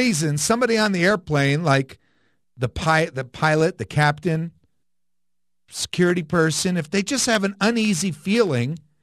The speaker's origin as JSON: {"language": "English", "town": "Prospect Park", "region": "New Jersey", "country": "United States", "tie": "born or raised there", "said": "I'm from New Jersey. I grew up in a tiny little town. It was a half a mile across. That's a little. Back east, they have thousands of little tiny towns that just formed by accident. And the town is called Prospect Park, New Jersey, right outside of Paterson, New Jersey"}